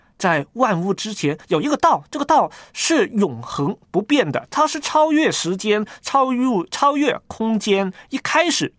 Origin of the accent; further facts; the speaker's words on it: China; 神一直关心我们中国人